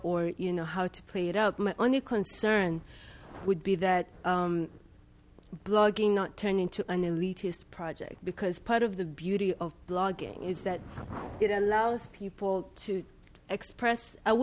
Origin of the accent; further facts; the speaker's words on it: Kenya; So it's antagonistic in that, you know, we're all Kenyan, but we also are, it's a space for us to challenge